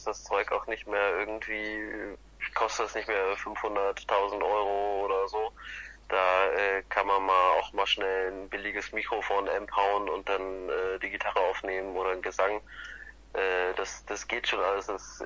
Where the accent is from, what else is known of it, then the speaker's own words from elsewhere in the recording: Berlin, Germany; Nee, ich bin Berliner. Wir sind in der Ursprungsbesetzung dreiviertel Berliner.